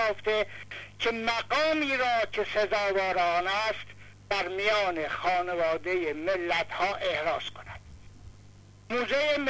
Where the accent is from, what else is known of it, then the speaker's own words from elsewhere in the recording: Iran; افتخار بکنند ما ایرانی هستیم